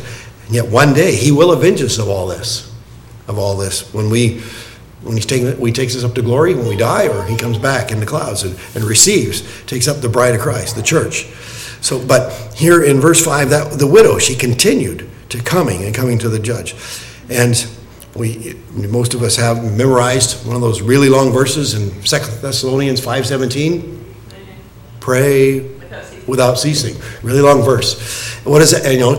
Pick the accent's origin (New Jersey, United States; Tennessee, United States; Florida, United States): Florida, United States; I grew up in South Florida.